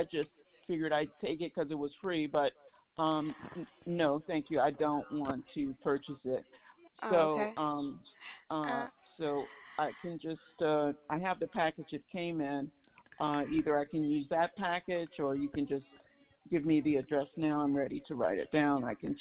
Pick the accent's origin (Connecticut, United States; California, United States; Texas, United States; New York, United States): California, United States; Los Angeles; yeah, I'm from Los Angeles. I'm familiar with San Jose.